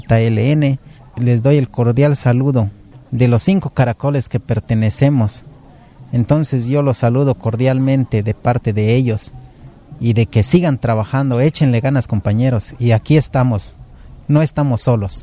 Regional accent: Villa Las Rosas, Chiapas, Mexico; De Villa Las Rosas.

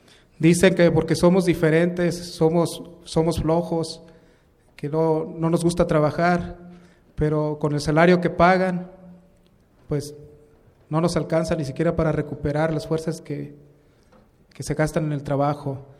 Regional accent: Sayula, Mexico; nosotros venimos de Sayula

